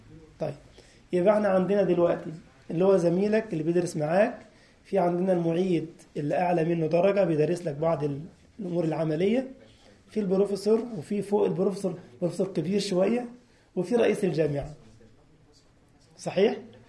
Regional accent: Upper Egypt, Egypt; في منطقه اسمها صعيد مصر، وانا منها على فكره، انا اصلي من الصعيد يعني

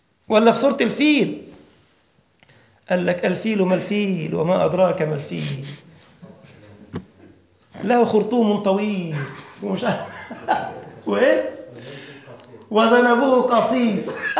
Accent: Egypt; والله اسمه عمرو خالد عندنا في مصر.

